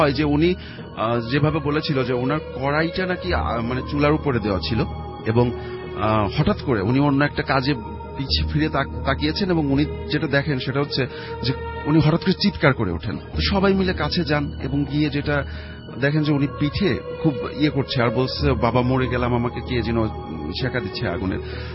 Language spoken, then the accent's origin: Bangla; Kamarkhali, Dhaka Division, Bangladesh; now in Uttara, Bangladesh; আমি এসেছি উত্তরা থেকে। আমার যে স্টোরিটা এটা হচ্ছে আমার গ্রামের বাড়ি রাজবাড়ির কামারখালিতে